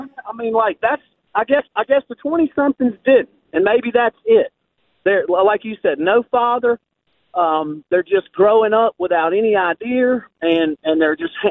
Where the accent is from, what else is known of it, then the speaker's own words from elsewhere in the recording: Greenville, United States; And as a Greenville country boy, you know, everybody's hearing my accent